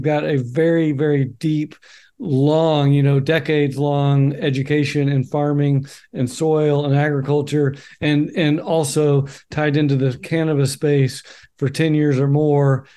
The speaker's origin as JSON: {"language": "English", "region": "Oklahoma", "country": "United States", "said": "I can never say because I'm from Oklahoma."}